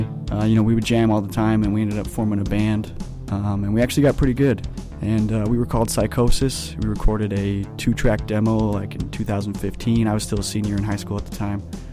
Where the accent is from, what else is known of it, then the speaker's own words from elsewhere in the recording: Salt Lake City, Utah, United States; I was born and raised in Salt Lake City, mostly living my life in the Sandy area.